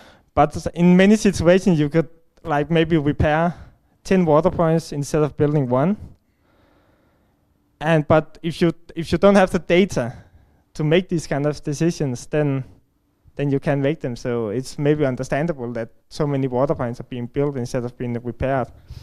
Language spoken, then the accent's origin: English; Denmark; I'm from Denmark, and I have also been facing problems in Denmark